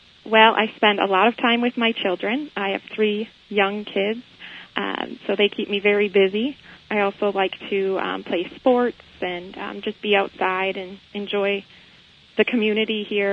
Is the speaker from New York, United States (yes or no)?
no; Rib Lake, Wisconsin, United States; I was born in Marshfield, actually, and I have been in the Rib Lake School District. I moved here when I was six, so since first grade, I've been in the Rib Lake School District. So I grew up in Rib Lake